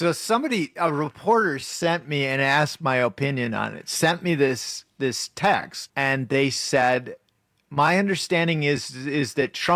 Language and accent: English; River Falls, Wisconsin, United States; I'm from River Falls.